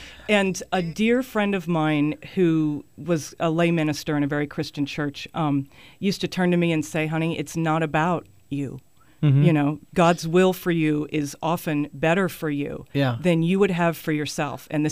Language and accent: English; the South, United States; You know, I was raised in the South, where faith is a huge part of your life.